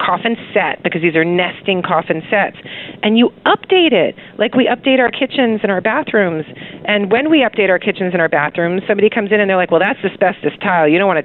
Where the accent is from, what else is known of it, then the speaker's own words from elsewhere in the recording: Houston, Texas, United States; I grew up in Houston, Texas, where things are super socially competitive and people would display their ability to spend through cars and hair and eyeliner